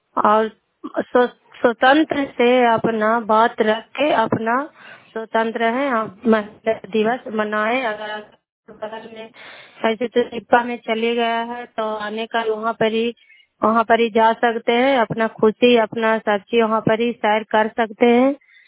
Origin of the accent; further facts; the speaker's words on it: Kurmiya, Bihar, India; मैं ग्राम कुर्मिया बिहार के रहने वाली हूँ।